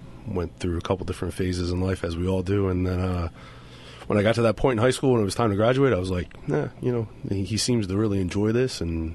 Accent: Pennsylvania, United States; I grew up in Bucks County. My dad was chief in Bucks County. My dad was an officer in Montgomery County before he became chief in Bucks.

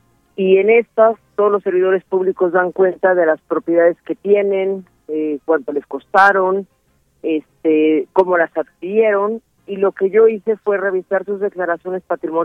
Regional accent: Yucatán, Mexico; Yo quiero que sepas, también soy yucateca

